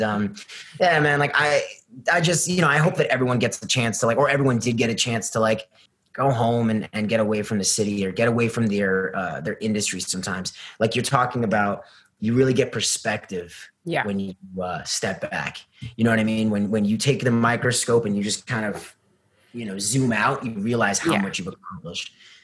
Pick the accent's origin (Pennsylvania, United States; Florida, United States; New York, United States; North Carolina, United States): New York, United States; And so my family home, we're from New York, and we have a home upstate, about an hour and a half, very close to where they had the original Woodstock in the 1960s. So like, it's by Bethel, New York.